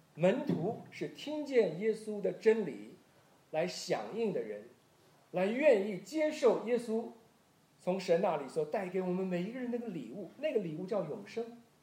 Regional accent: Taiwan; also born or lived in China; 我是生在中国大陆，小的时候父母亲呢带我们就到台湾，父亲因为工作的缘故到台湾，我呢是在台湾长大的。在台湾长大是我在16岁那一年信了耶稣

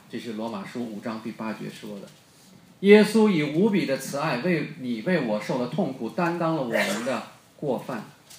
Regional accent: China; 我们中国人也常常这样说，对吧？

